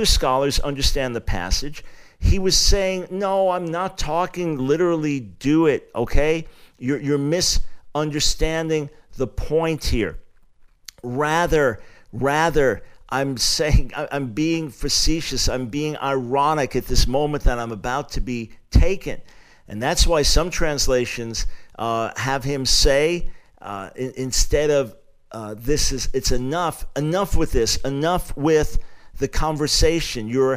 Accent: New York, United States; Growing up and born in New York City, the son of a Jewish lawyer, and then growing up on Long Island, just never been part of my life or culture.

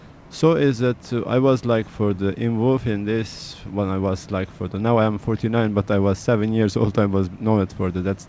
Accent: Doğubayazıt, Ağrı Province, Turkey; English is a second language; I'm from Turkey, actually from East Anatolia, the region of the Mount Ararat, is just close to the borderline of the Armenian and Iran borderline, from Dogu Bayazet, we spell it for that.

